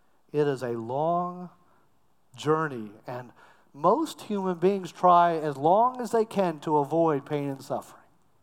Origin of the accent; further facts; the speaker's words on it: Cocoa Beach, Florida, United States; now in New Smyrna Beach, United States; I live in New Smyrna Beach because I said yes to God. That's a great deal. I grew up near Cocoa Beach, so I love the beach.